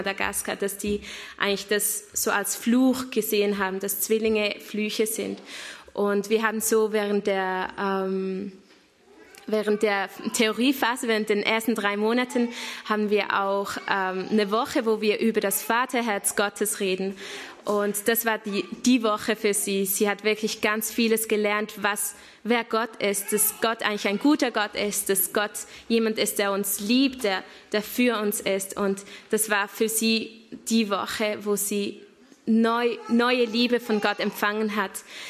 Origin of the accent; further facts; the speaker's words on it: Switzerland; accent: Swiss; ich habe ein bisschen schweizerischen Akzent in meinem Hochdeutsch, aber es ist wunderschön, hier in Welzheim zu sein.